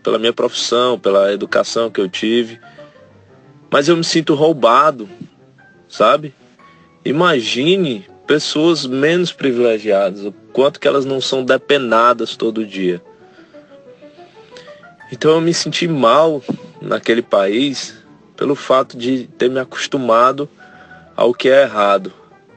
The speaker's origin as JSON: {"language": "Portuguese", "town": "Fortaleza", "region": "Ceará", "country": "Brazil", "said": "Eu sou de Fortaleza, sou dentista."}